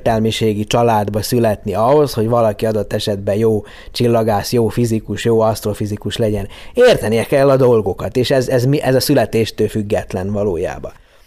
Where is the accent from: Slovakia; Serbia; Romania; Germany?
Serbia; Horgoš, Vojvodina; Ugye én 1972-ben születtem Jugoszláviában, ugye mai Szerbia területén, a Röszke-Horgos határátkelő déli oldalán, Horgos faluban nőttem fel